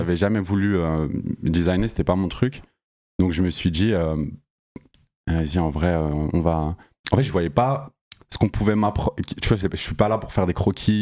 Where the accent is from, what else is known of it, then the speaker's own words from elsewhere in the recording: Villefranche-sur-Saône, Auvergne-Rhône-Alpes, France; Mais je suis à ça s'appelle Villefranche.